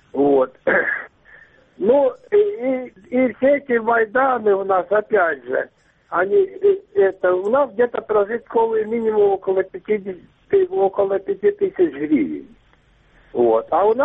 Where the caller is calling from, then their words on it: Luhansk Oblast, Ukraine; из Луганской области.